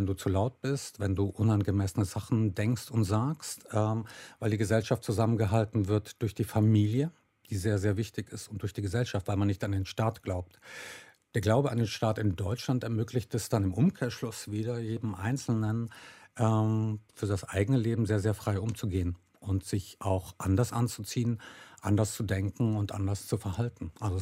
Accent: Italy; now in Germany; deswegen hatte ich eine sehr, sehr glückliche und sehr, sehr schöne Zeit in Italien als Kind.

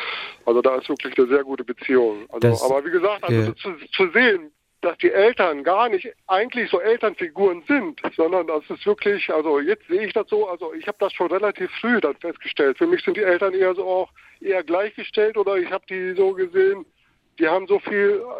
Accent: Lower Saxony, Germany; now in Bielefeld, Germany; da war ich natürlich schon außerhalb, jetzt in Bielefeld. Ich komme aus Niedersachsen

